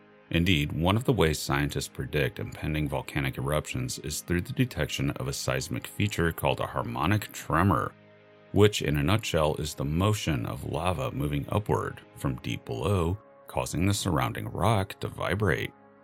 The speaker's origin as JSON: {"language": "English", "region": "Missouri", "country": "United States", "said": "These are in my home state of Missouri, and I've been to both."}